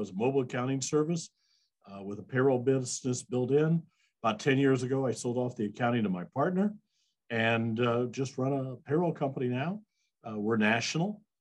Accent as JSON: {"language": "English", "region": "Iowa", "country": "United States", "tie": "born or raised there", "said": "I'm a Midwestern boy. I grew up in Iowa."}